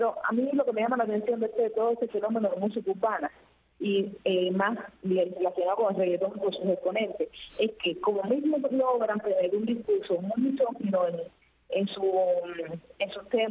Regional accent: Cuba; creo que también es una característica de nosotros como cubanos, ¿no?

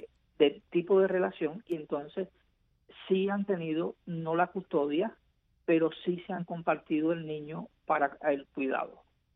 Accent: Cuba; moved away; hasta la época que nosotros salimos de Cuba, en el año 2013, yo no tengo conocimiento de ninguna familia.

